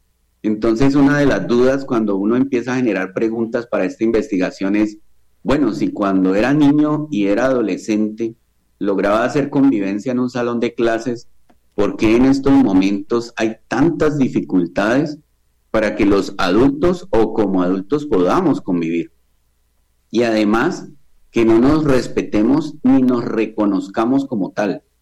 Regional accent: Santander de Quilichao, Cauca, Colombia; also born or lived in Cali; Yo soy caleño de nacimiento, pero mi madre es de Santander de Quilichao. O sea, yo fui criado mi escuela y mi colegio fue en Santander de Quilichao.

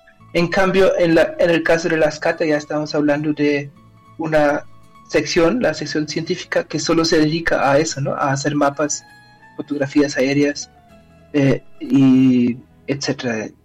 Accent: Germany; Spanish is a second language; Como a mí me gusta trabajar con archivos alemanes, obviamente porque soy alemán, entonces me facilita la lectura y el acceso.

